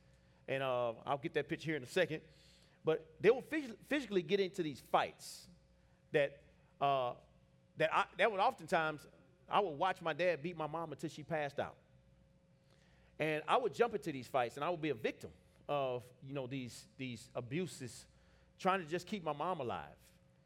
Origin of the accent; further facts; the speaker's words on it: Little Rock, Arkansas, United States; I grew up in Little Rock, Arkansas. I grew up in a really broken family.